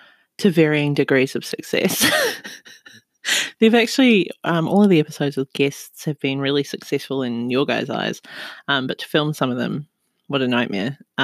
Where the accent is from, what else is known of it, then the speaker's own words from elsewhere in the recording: New Zealand; now in Sunshine Coast, Australia; I live in Australia. I'm from New Zealand.